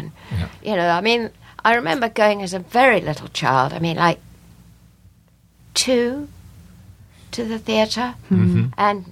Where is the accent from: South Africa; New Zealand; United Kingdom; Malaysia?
United Kingdom; England; now in United States; I grew up in England, all over England, really, because my parents moved a great deal.